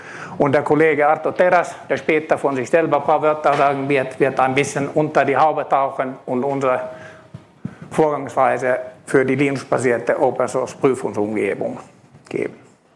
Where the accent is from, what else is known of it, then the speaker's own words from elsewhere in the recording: Finland; accent: Finnish; German is a second language; now in Germany; Wie ihr vielleicht von den Namen sieht und von dem Akzent hört, kommen wir beide ursprünglich aus Finnland.